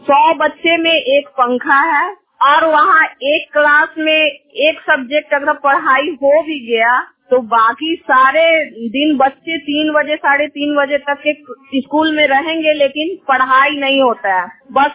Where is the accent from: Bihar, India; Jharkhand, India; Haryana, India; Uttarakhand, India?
Bihar, India; Hasilpur; सारण जिला के हासिलपुर पंचायत की रहने वाली हूँ